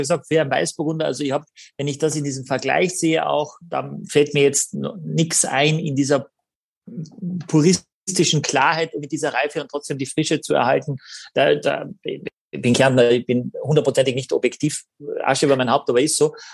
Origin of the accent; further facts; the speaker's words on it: Carinthia, Austria; ich war so begeistert, dass Kärnten, meine Heimat, sowas schon in die Flasche bringt